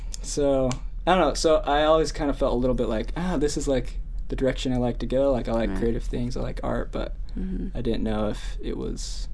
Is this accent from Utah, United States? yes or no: yes; Utah, United States; I think I grew up in Utah, and so I always kind of grew up with this feeling